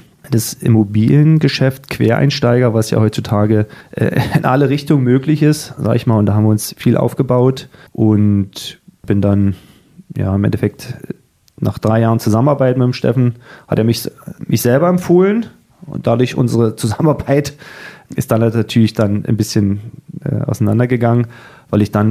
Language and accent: German; Cottbus, Brandenburg, Germany; born there; now in Dresden, Germany; das wird wahrscheinlich immer meine Heimat bleiben, meine Neuheit, auch wenn ich in Cottbus geboren bin